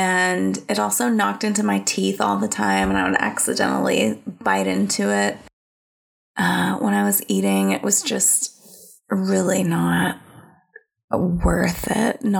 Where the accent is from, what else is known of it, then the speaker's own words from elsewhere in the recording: the South, United States; And I'm from the South, and I was just like showing up.